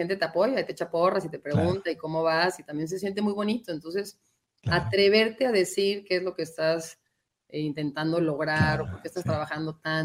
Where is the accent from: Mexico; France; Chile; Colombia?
Mexico; qué padres somos los mexicanos